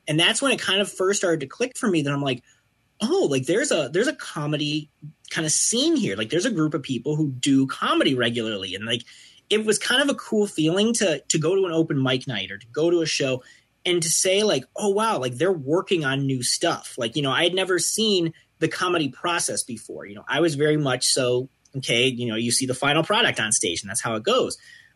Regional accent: Michigan, United States; but you know, I was from Michigan.

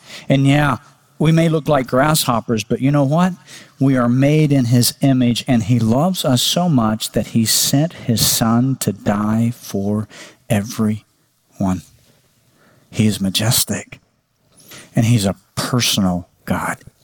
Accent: Oklahoma, United States; Now, we didn't do that kind of math when I was growing up in Oklahoma.

